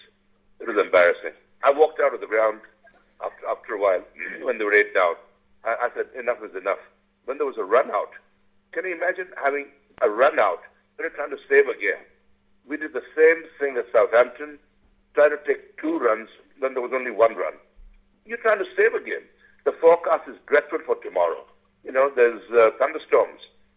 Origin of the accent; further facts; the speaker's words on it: India; As an Indian, I'm embarrassed that, you know, my countrymen can give up such a pathetic display.